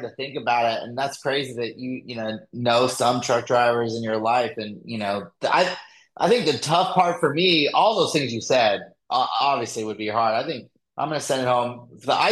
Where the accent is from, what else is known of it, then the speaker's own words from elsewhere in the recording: Colorado, United States; I grew up in Colorado, and they always had those, on the side of the highway in the mountains.